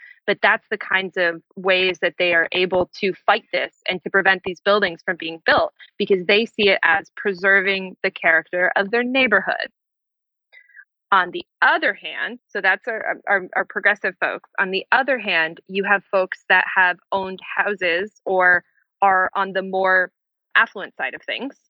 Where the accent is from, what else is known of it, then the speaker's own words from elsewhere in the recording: Toronto, Ontario, Canada; where I grew up, I'm from Toronto. It is the default that there are apartment buildings that surround where the public transit stops are.